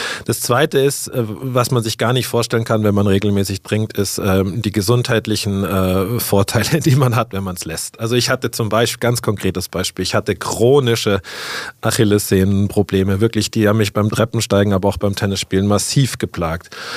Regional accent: Munich, Bavaria, Germany; Ich bin Münchner, ich bin hier aufgewachsen.

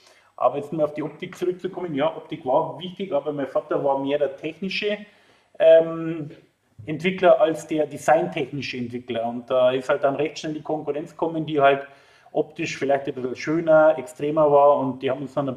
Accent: Königsmoos, Bavaria, Germany; Vorher waren wir in Königsmoos, das war noch Oberbayern. Wie man vielleicht auch meinen Dialekt entnehmen kann.

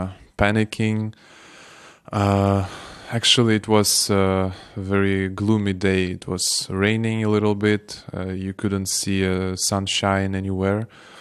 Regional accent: Odesa, Odesa Oblast, Ukraine; English is a second language; moved away as an adult; now in Kyiv, Ukraine; I'm living in Kiev City. It's the capital of Ukraine. I'm from Odessa myself, but I moved to Kiev almost 2 years ago.

